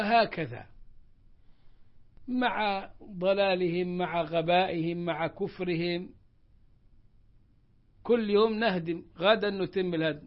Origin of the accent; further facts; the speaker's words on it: Egypt; عندنا في سيناء في مصر